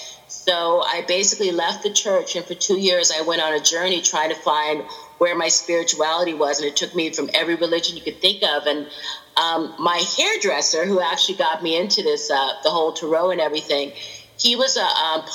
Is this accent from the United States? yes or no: yes; California, United States; growing up in the Bay Area and having so many things that a lot of people would kill for at my doorstep